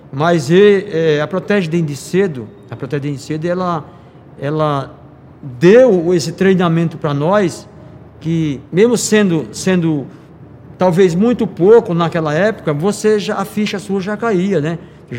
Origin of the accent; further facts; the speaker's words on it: São Paulo, Brazil; born there; nasci em São Paulo, nasci na Vila Maria Alta, mas meus pais são nordestinos e um tempo fomos morar no Nordeste